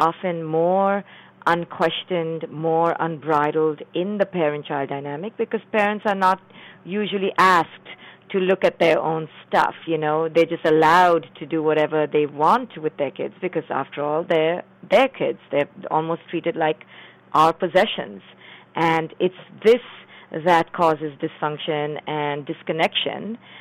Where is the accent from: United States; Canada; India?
India; moved away; I came from India, but I was trained here in the West